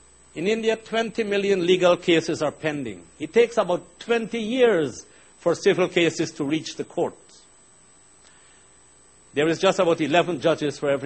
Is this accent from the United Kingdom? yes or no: no; Canada; now in New York, United States; After all, I'm Canadian, I'm sitting in New York